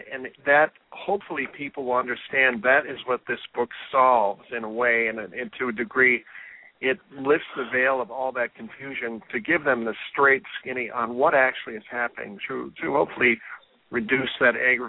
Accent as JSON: {"language": "English", "town": "International Falls", "region": "Minnesota", "country": "United States", "tie": "born or raised there", "also_born_or_lived": "North Dakota / St. Louis", "moved": "as an adult", "said": "I grew up on the Canadian border, worked at the port of entry there, International Falls, and then came on after college and moved a couple of times from Minnesota to North Dakota, another hot spot, and then down to St. Louis"}